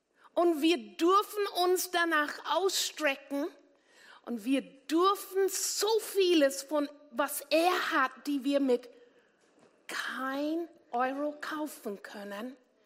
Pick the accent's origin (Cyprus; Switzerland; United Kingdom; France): United Kingdom; England; German is a second language; now in Austria; Die mich nicht kennen, merken, mein Akzent ist absolut nicht österreichisch. Ich bin geborene Engländerin, aber wohne hier seit 39 Jahren.